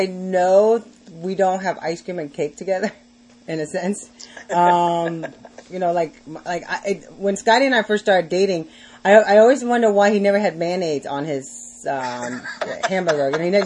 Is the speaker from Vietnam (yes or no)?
yes; Vietnam; I'm from Vietnam, so yeah.